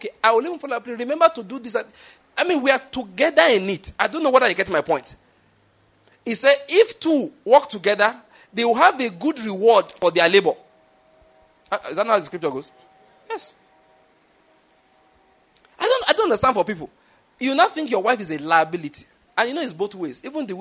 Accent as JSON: {"language": "English", "region": "Ondo", "country": "Nigeria", "said": "And I am from Ondo State. The only language we have in common, physically speaking, is English language."}